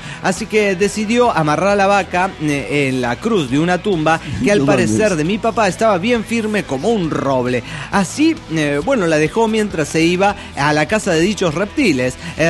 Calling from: Santa Fe, Argentina; de Santa Fe, de Argentina.

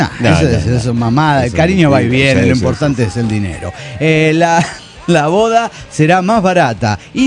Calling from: Santa Rosa, La Pampa, Argentina; de Santa Rosa, La Pampa. Estoy en la fila del banco temprano.

